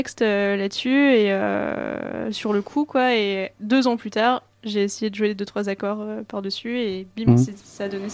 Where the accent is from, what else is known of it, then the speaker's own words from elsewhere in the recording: France; now in Belgium; en dehors de la Belgique, vu que je suis française, c'est l'autre pays où j'ai passé le plus de temps